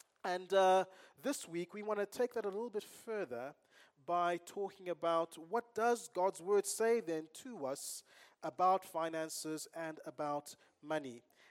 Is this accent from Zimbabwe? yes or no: yes; Zimbabwe; And I grew up in Zimbabwe, and as I hear snippets of the political scene back home, I'm bewildered.